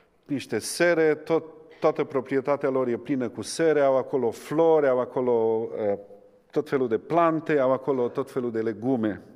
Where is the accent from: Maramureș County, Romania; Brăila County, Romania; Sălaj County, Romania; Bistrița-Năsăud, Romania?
Sălaj County, Romania; Hida; also born or lived in Surduc; Eu sunt din județul Sălaj, m-am născut la Surduc, am crescut la Hida.